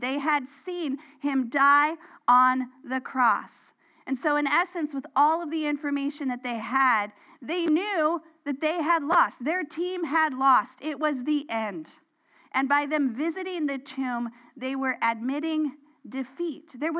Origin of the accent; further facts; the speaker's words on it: Washington, United States; Now, I have been a Seahawks fan because I grew up in Washington State. So you cheer for your home team, right?